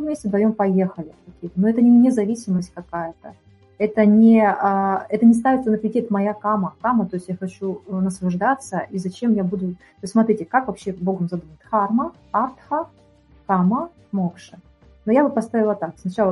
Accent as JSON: {"language": "Russian", "country": "Russia", "tie": "born there", "said": "недаром же я родилась, допустим, не в Пакистане, не в Индии, а здесь, вот, в России"}